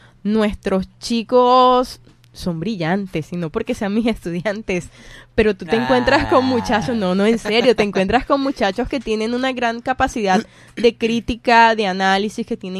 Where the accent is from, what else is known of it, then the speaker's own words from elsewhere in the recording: Sincelejo, Sucre, Colombia; yo no soy rica, yo vengo de Sincelejo, soy oriunda de Sincelejo, mis padres nunca vivieron juntos